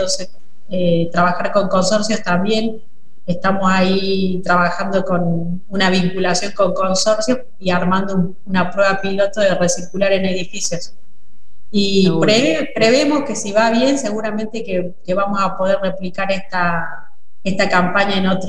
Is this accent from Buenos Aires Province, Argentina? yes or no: no; Jujuy, Argentina; Soy jujeña, así que el tema de la madre naturaleza es una cuestión cultural.